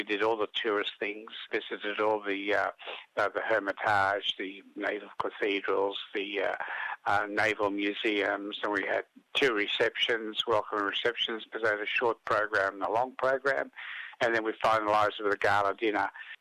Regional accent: Australia; Look, I'm from Australia. I talk a little bit of Polish, I talk a little bit of English, and I talk a lot with my hands.

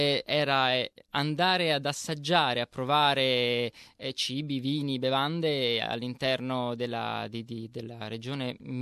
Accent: Castel Madama, Lazio, Italy; moved away as an adult; now in Australia; io intanto vengo dalla provincia di Roma, da un paesino chiamato Castel Madama. Sono venuto in Australia perché, finita la laurea in archeologia islamica, la laurea magistrale, non riuscivo a trovare uno sbocco lavorativo

